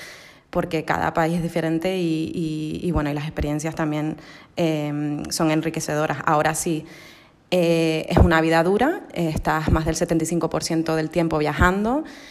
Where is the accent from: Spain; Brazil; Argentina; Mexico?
Spain; Tenerife, Canary Islands; moved away as an adult; also born or lived in Fuerteventura / Madrid; Soy una chica de Tenerife. Bueno, en verdad nací en Fuerteventura, pero bueno, soy canaria. Eso sí, llevo ya bastantes años viviendo afuera, pues 16 años para ser concretos. Estudié en Madrid